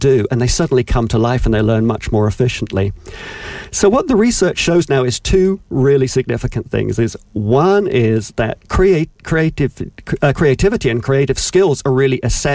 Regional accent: England, United Kingdom; growing up in England, with the idea was you're either creative or you're not

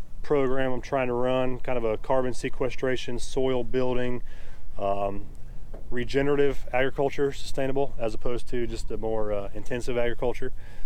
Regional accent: Florida, United States; My background, I'm from Manatee County. I think you live in Parrish, right?

